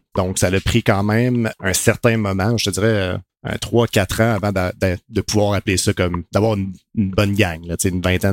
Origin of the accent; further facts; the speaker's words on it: Quebec City, Quebec, Canada; now in Montreal, Canada; Donc, je viens de Québec. J'ai déménagé à Montréal pour aller à l'ETS, l'École de technologie supérieure en ingénierie logicielle.